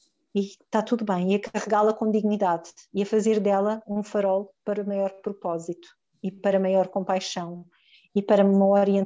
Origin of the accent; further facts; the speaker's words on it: Portugal; E é claro que abrir esta conversa enquanto portuguesas é muito importante